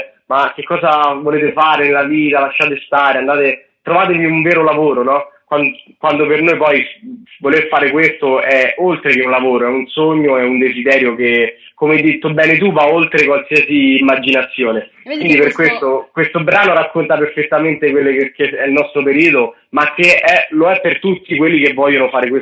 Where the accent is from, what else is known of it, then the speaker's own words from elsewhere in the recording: Pontinia, Lazio, Italy; veniamo da Pontina, quindi è un comune della provincia di Latina, nell'agro pontino.